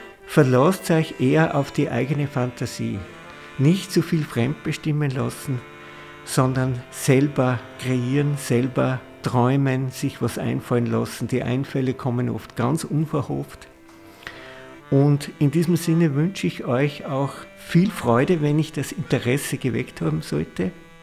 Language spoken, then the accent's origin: German; Bad Aussee, Styria, Austria; Ich bin ein gebürtiger Ausseher